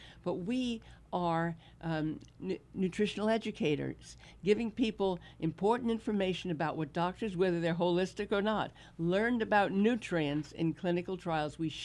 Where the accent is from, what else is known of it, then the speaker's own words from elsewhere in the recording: Manhattan, New York, United States; also born or lived in Brooklyn; particularly since I was born in Brooklyn and raised in Manhattan.